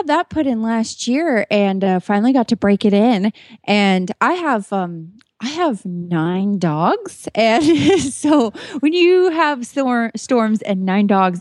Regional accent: Moore, Oklahoma, United States; I grew up in Moore, Oklahoma, which is the tornado alley capital

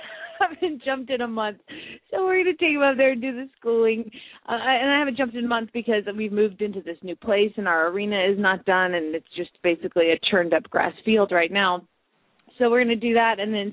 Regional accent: Phoenix, Arizona, United States; from Phoenix, Arizona.

